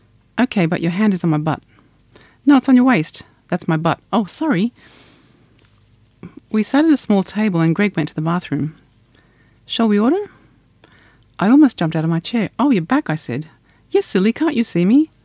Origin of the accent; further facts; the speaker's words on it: Sydney, New South Wales, Australia; Born in Sydney. I grew up in Sydney. My parents came over from Greece as immigrants